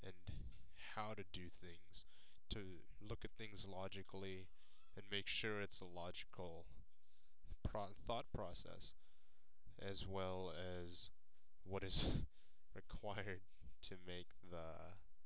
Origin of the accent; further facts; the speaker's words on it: Victorville, California, United States; I'm from Victorville, California, around like the Mojave Desert.